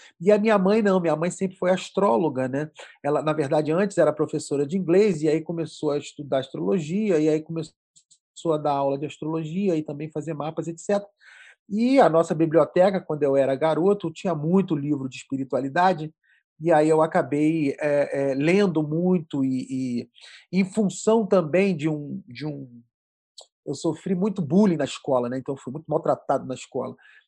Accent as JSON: {"language": "Portuguese", "region": "Rio de Janeiro", "country": "Brazil", "tie": "born or raised there", "said": "Eu era playboy de condomínio fechado da Barra da Tijuca. Então, eu cresci na Barra da Tijuca, né? Um bairro nobre do Rio de Janeiro, e em condomínio fechado, né? Naqueles condomínios grandes."}